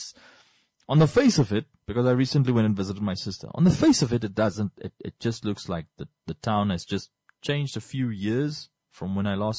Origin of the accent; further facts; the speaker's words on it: Windhoek, Khomas, Namibia; also born or lived in Rehoboth; I technically can't call this town my hometown because Windhoek technically has been my hometown for the greater part of my existence here on earth. But I grew up for 7 years. I lived for 7 years in Rehoboth.